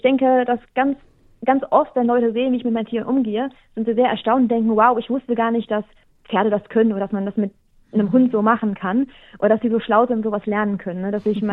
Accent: Germany; wir sind in Deutschland beide aufgewachsen, mein Mann und ich

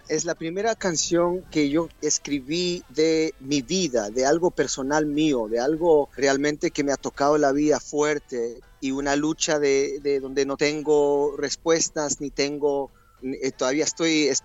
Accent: Australia; O sea, yo soy de acá, pero mis padres son de otra tierra. Entonces me dicen, bueno, tú eres eso. Y dije, sí, pero nacido acá en Australia, entonces yo quise ser australiano

